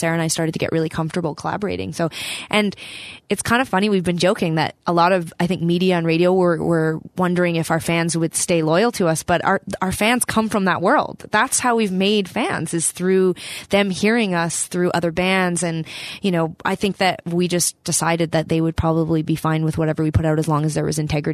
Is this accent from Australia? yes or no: no; Alberta, Canada; growing up in Alberta, I mean, the punk music scene and the rock music scene was big